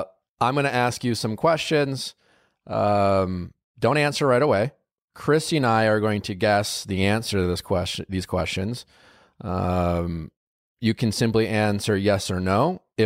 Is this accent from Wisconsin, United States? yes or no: yes; Wisconsin, United States; now in Los Angeles, United States; I'm from Wisconsin, but I took shop class in high school.